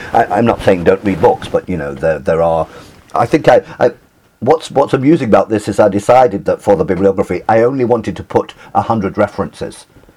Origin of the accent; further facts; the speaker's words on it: England, United Kingdom; Now, remember, I'm English.